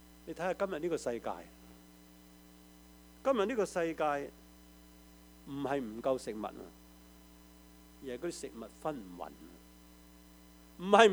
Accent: Hong Kong; 喺1950年代，我喺香港长大。

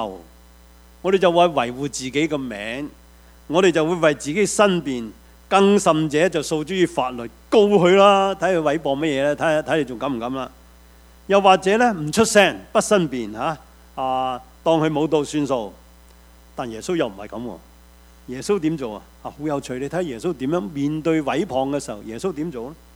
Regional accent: China; 我们中国人都说家和就万事兴嘛

